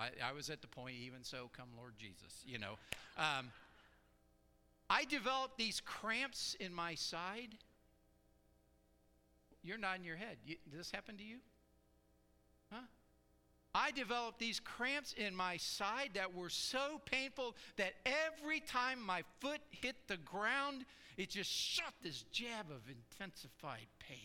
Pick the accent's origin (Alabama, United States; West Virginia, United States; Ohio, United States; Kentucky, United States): Ohio, United States; By the way, I grew up in Ohio.